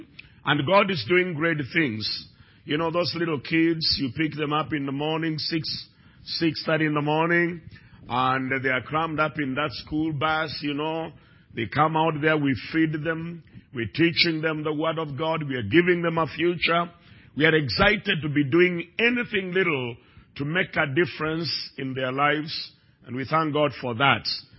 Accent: Kenya; now in Canada; I speak that as an African. I speak that as a Kenyan.

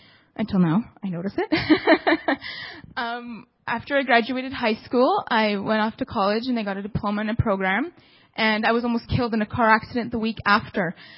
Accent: Burnaby, British Columbia, Canada; I was born and raised in Burnaby. And I grew up in a large religious Italian Catholic family. And I'm the youngest of six.

